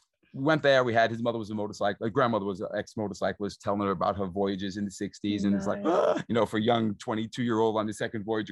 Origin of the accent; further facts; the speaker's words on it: United States; And I'm an optimist, you know, not only because I'm American, just naturally.